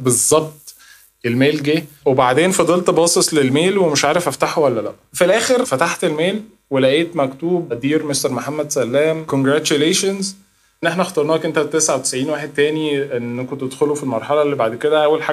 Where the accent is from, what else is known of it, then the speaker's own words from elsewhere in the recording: Egypt; عمري ما هتكلم من كوكب المريخ بأن أنا مصري هو اللي لقى اكتشف حياة جديدة